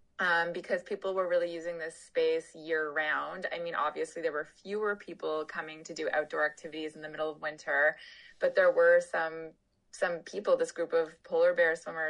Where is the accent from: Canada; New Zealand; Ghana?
Canada; Toronto, Ontario; because I grew up in Toronto